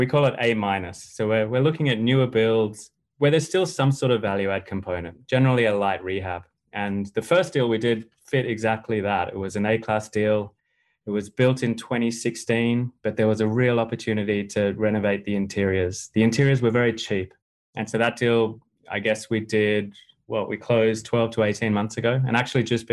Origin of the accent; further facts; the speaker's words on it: Australia; also born or lived in United Kingdom / United States; now in Miami, United States; I'm from Australia originally. I've kind of lived in a few different places, lived in the UK for a while, lived in the US 2 times. I'm now based in Miami, Florida.